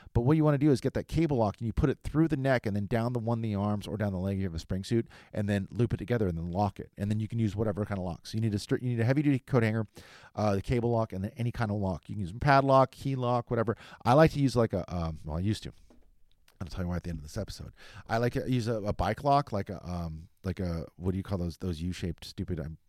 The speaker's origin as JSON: {"language": "English", "town": "Huntington Beach", "region": "California", "country": "United States", "tie": "born or raised there", "said": "I grew up in Huntington"}